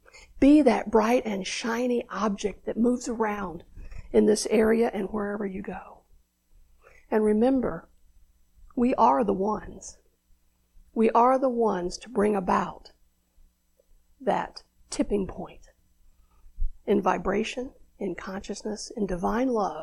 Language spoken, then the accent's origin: English; Tennessee, United States; born there; And I was born in the South, even though I've lived in other places, but I was born in East Tennessee, the foothills of the Smokies.